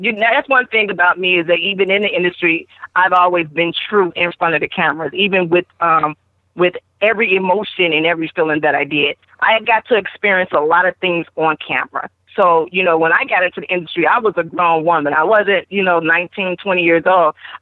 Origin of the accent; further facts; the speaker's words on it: Midwest, United States; And when you're younger, I'm from the Midwest, and when I was a young girl, it was always taught that it's wrong